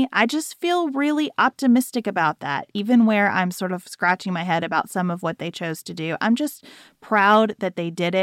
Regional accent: United States; And that is something that, as an American, I just have to celebrate

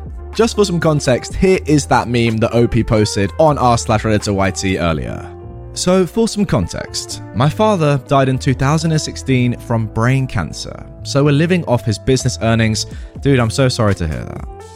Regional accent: Texas, United States; Now, I'm a Texan-raised, military family-grown.

